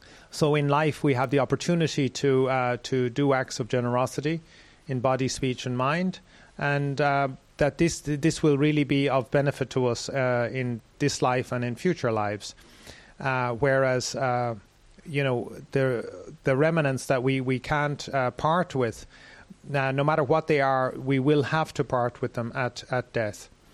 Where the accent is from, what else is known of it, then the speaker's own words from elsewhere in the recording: Ireland; now in Sri Lanka; I had a similar situation with my home country in Ireland